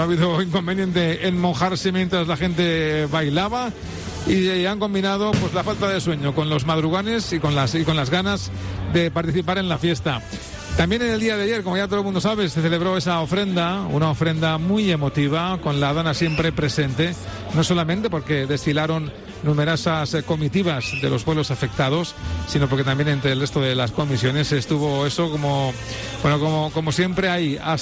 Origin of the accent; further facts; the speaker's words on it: Valencian Community, Spain; lo que somos los valencianos